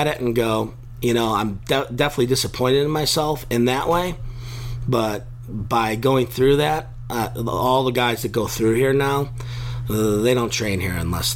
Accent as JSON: {"language": "English", "town": "Buffalo", "region": "New York", "country": "United States", "tie": "born or raised there", "said": "So I grew up in Buffalo, New York"}